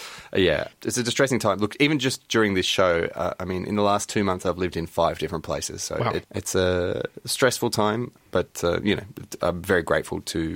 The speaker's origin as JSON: {"language": "English", "town": "Melbourne", "region": "Victoria", "country": "Australia", "tie": "born or raised there", "said": "I grew up in Melbourne."}